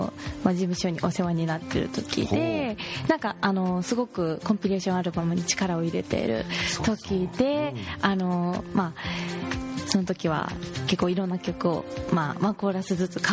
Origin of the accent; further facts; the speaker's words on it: Fukuoka, Japan; バリバリ福岡、